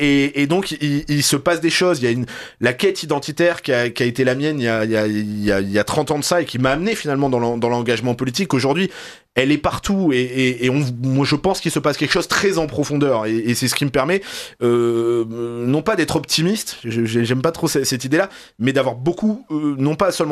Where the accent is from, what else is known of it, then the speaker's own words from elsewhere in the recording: Nice, Provence-Alpes-Côte d'Azur, France; Quand il y a des processions à Nice, comme je disais tout à l'heure, on est des Français assez récents, donc on a un catholicisme assez populaire, un peu à l'italienne